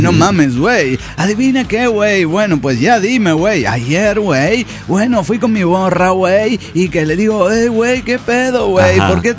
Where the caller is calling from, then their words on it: Reynosa, Tamaulipas, Mexico; de Reynoso, Tamaulipas.